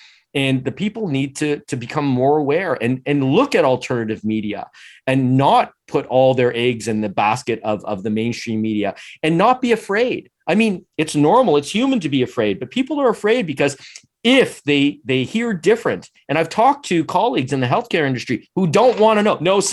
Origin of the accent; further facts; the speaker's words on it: Canada; But we are proud of being Canadian, and we're proud of that as well.